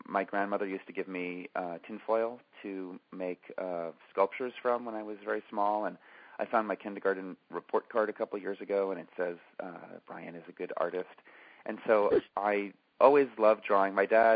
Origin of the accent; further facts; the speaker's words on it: New Jersey, United States; I'm from the New Jersey dry cleaning side of … But we are still related.